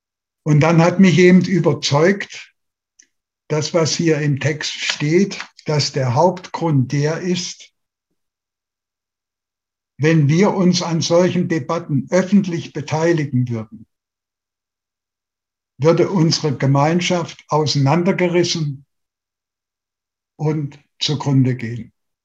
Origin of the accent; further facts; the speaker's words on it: Saxony-Anhalt, Germany; born there; also born or lived in southern Germany; Von meinem Leben habe ich 40 Jahre in Süddeutschland verbracht und bin seit 1991 wieder in mein Geburtsland, heute Sachsen-Anhalt, zurückgekehrt.